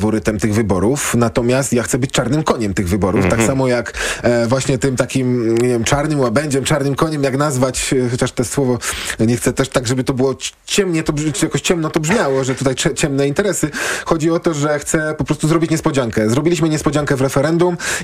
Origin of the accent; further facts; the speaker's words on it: Kraków, Lesser Poland, Poland; ja jestem z Krakowa